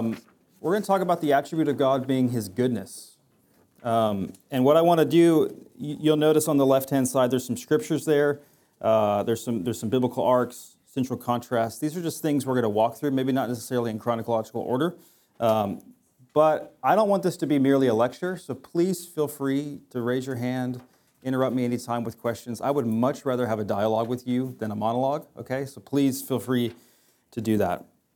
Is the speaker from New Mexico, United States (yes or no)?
yes; Las Cruces, New Mexico, United States; moved away as an adult; The last 8 years, I have spent planting a church in my hometown, Las Cruces, New Mexico, where I've been as a senior pastor for 8 years, and we moved here 4 weeks